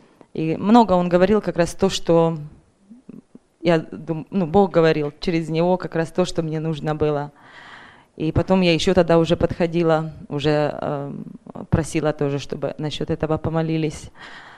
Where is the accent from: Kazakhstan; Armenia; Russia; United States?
United States; Portland; я из Портленда.